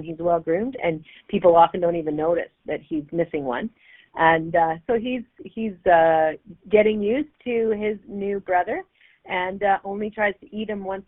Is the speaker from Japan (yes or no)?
no; Fairview, Alberta, Canada; the house, I still remember when my mom and dad built it there almost on the side of the Peace River Valley, just sort of the ravine, just intersecting with the, right above Dunvegan.